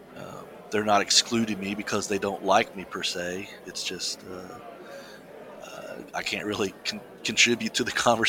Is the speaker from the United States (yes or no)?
yes; United States; I'm American, so I'll come from that perspective